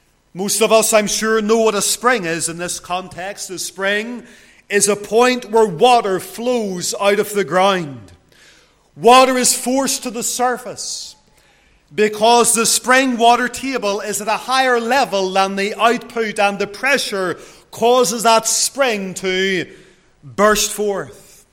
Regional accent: Lisburn, Northern Ireland, United Kingdom; As a young lad growing up in Lisburn

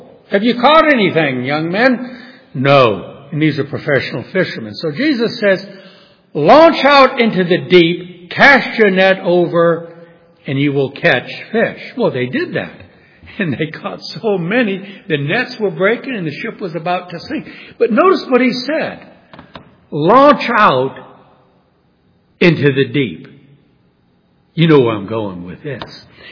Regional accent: New Orleans, Louisiana, United States; When I was a teenager growing up in New Orleans, my father, brother, and I went deep sea fishing

